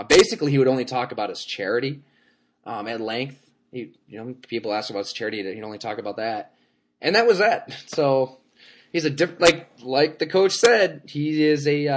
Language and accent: English; Buffalo, New York, United States; I'm from the Buffalo area myself.